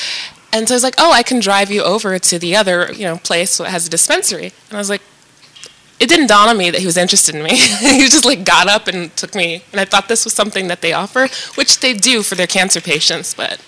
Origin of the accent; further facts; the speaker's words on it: East Coast, United States; Mind you, I'm from the East Coast